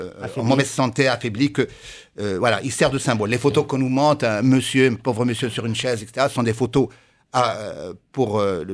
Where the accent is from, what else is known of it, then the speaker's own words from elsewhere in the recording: Constantine, Constantine Province, Algeria; Non, mais j'ai passé mon enfance à Constantine.